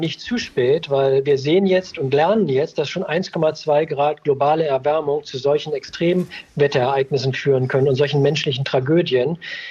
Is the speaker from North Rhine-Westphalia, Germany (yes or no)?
yes; Bonn, North Rhine-Westphalia, Germany; weil ich komme aus Bonn, das ist ja die Nachbarschaft